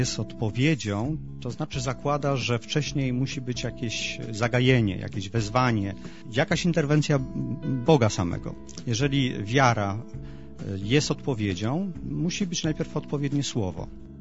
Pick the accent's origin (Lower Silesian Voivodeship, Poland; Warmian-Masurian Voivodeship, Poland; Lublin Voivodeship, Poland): Lower Silesian Voivodeship, Poland; Wołów; Pochodzę spod Wrocławia, z pięknej miejscowości Wołów.